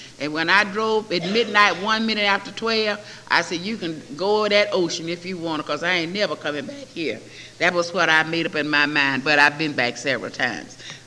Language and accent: English; Georgia, United States; moved away; When I moved out here, I was mad with everybody in my hometown. I didn't even care if Georgia dropped off the map.